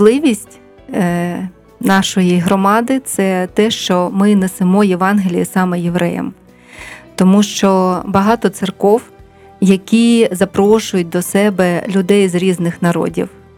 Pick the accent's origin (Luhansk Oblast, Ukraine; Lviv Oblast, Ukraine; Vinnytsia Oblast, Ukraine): Luhansk Oblast, Ukraine; also born or lived in Kharkiv; now in Kyiv, Ukraine; Я народилася в Луганській області і прожила там до 2014 року. І лише з початком вторгнення Росії до моєї домівки ми переїхали спочатку у Харків всією родиною